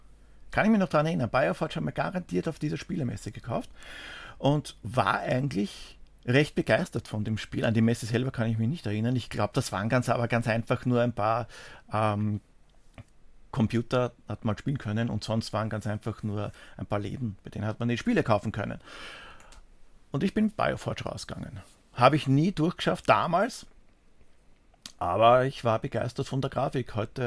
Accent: Austria; Bei uns in Österreich

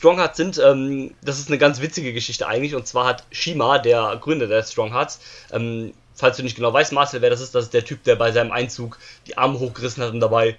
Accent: Cologne, North Rhine-Westphalia, Germany; wenn es türkisch wäre, hätte ich wahrscheinlich als Kölner auch ein bisschen noch was verstanden.

